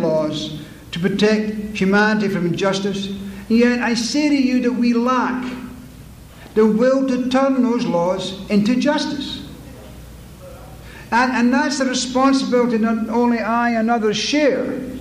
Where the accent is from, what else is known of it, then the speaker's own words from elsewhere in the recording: Scotland, United Kingdom; I want to also be positive, which is not easy being a Scot.